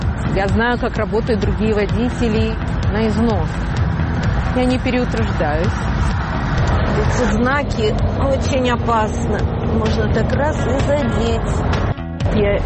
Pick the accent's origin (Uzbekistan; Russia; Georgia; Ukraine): Russia; moved away as an adult; also born or lived in Belarus; now in United States; Сама я родом из Белоруссии, но всю свою сознательную жизнь прожила в России. 4 года назад приехала в США.